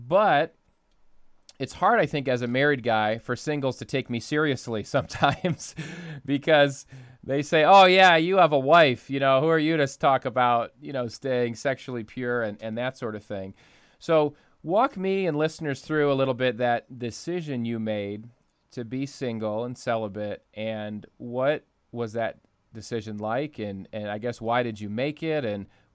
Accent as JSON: {"language": "English", "region": "Ohio", "country": "United States", "tie": "born or raised there", "said": "I grew up in Ohio where there's four seasons of the year"}